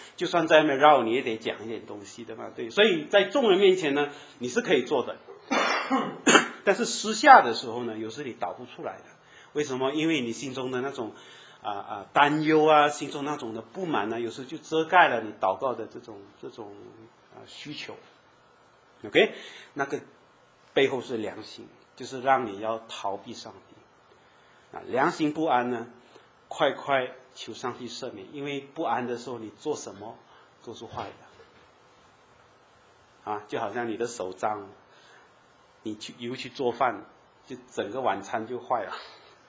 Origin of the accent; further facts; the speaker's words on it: Malaysia; 你们知道我们马来西亚人跟新加坡人就是有牙齿印啊